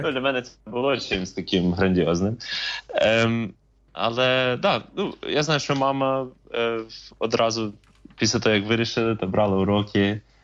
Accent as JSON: {"language": "Ukrainian", "region": "Kyiv", "country": "Ukraine", "tie": "born or raised there", "lives_now": "Ternopil, Ukraine", "said": "я виріс в Києві, але живу в Тернополі зараз, так? Тобто останні 11 років."}